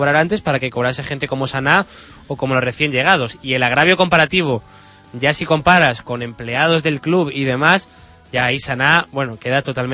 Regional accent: Valladolid, Castile and León, Spain; que al final se consiga lo que todos queremos como vallisoletanos ya

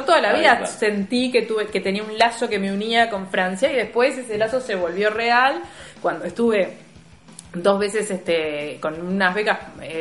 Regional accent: Uruguay; Yo soy uruguayo en todas partes

